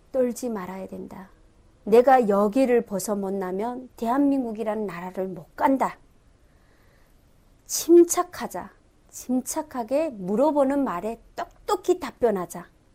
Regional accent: North Korea; moved away; 나는 북한 사람이다.

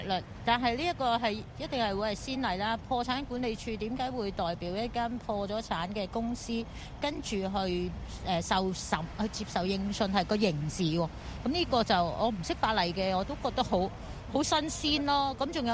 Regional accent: Hong Kong; 其實他們是幫緊我們香港人去坐監，因為我們都有參與過

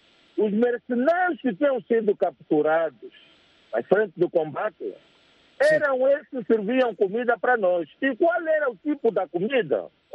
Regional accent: Angola; nós crescemos juntos na Terra Nova

